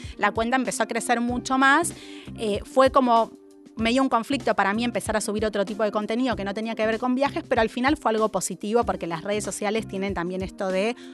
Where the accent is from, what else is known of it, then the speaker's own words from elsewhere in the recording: Morón, Buenos Aires Province, Argentina; yo soy de Morón.